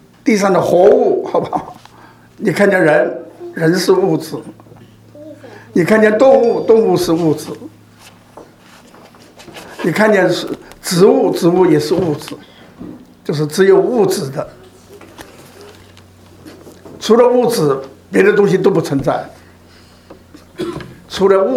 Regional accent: China; 我们中国人的习惯，从我们祖先传下来，很多人都相信有一位天老爷

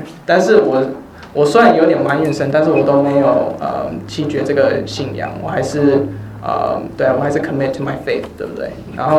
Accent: China; 而且尤其我是中国人嘛

